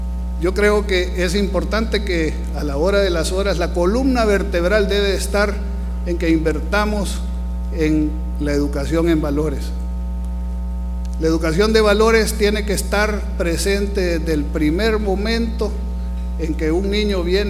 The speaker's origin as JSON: {"language": "Spanish", "country": "El Salvador", "said": "muchos hemos crecido y hemos empezado a creer de que quizás el problema de El Salvador somos los salvadoreños."}